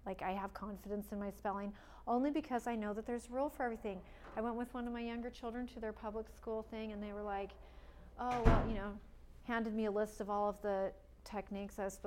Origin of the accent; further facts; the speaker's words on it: Payson, Arizona, United States; When I grew up in Payson, Arizona, which still to this day has a large homeschooling community